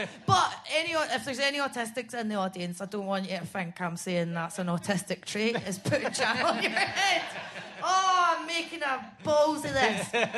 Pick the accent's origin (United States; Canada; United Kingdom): United Kingdom; Scotland; Oh, God, yeah. I hate being Scottish now.